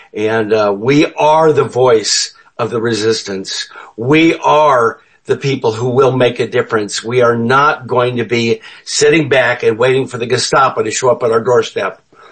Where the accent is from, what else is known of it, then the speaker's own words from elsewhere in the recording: Arizona, United States; I grew up in Arizona, so I don't intimidate too well.